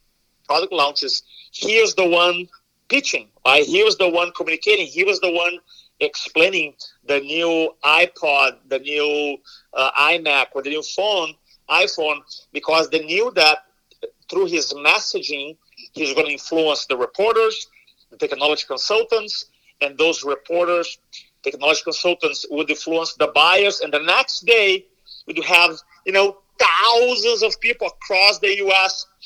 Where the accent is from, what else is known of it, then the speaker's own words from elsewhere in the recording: Brazil; first language Portuguese; English is a second language; moved away; I came here from Brazil. English is my third language. In Brazil, my first language is Portuguese.